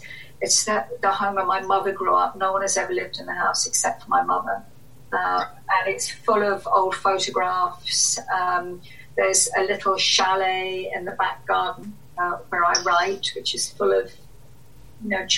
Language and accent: English; London, United Kingdom; accent: English; identifying myself as Irish, even though I grew up in London and have an English accent.